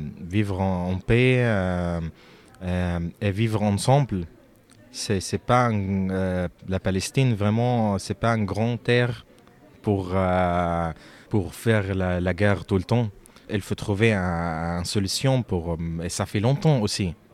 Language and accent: French; Lebanon; now in France; je suis palestinien, mais j'ai un papier du réfugié palestinien de Liban.